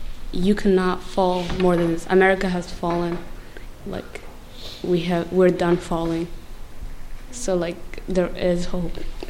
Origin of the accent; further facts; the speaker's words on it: Sudan; I'm 18 years old. I'm from Sudan.